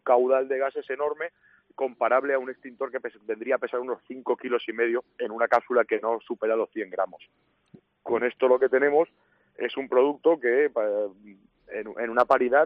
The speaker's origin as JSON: {"language": "Spanish", "town": "Alfafar", "region": "Valencian Community", "country": "Spain", "lives_now": "Chirivella, Spain", "said": "Sí, soy de Chirivella. Bueno, soy de Alfafar en realidad, pero vivo en Chirivella."}